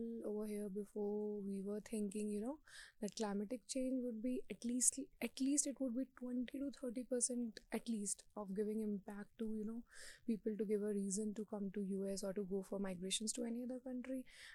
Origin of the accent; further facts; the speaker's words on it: India; English is a second language; now in United States; I'm a MS Data Science student in University of Colorado, and I'm from India.